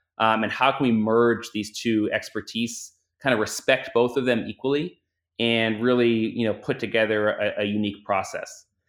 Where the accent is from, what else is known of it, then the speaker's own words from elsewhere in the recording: Philadelphia, Pennsylvania, United States; born there; So I was born in Philadelphia.